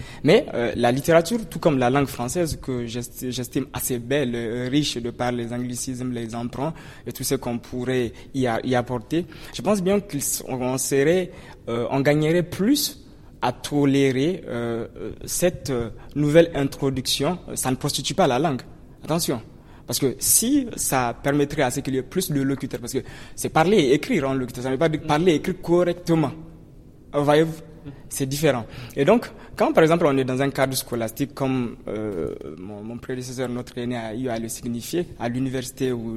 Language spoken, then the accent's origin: French; Niger; chez nous, au Niger encore